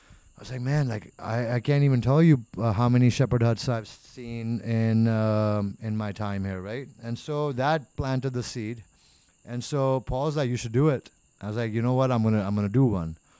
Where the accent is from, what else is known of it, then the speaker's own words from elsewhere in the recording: Karachi, Sindh, Pakistan; I love the beach because I am from Karachi.